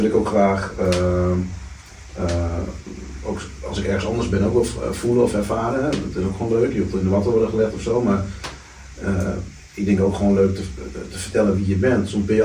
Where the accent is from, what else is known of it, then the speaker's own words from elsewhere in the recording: Sri Lanka; Ik ben geadopteerd, ik kom uit Sri Lanka, ik heb er verder echt helemaal niks mee. Ik kan plat groen sproken en ik kan Fries met die praten, maar ik heb geen Sri Lankaans.